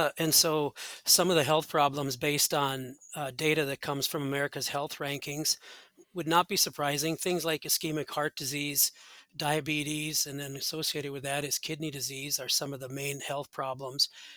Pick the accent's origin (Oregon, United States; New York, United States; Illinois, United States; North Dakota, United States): North Dakota, United States; Portland; So I grew up in Portland, North Dakota. I was a farm boy who lived my best life, you know, on the farm with working with animals and plants.